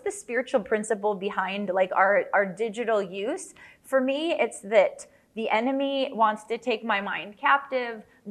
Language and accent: English; Chicago, Illinois, United States; now in Ukraine; missionary living in Ukraine. That is where I live and have ministered many years with my husband. We're originally from Chicago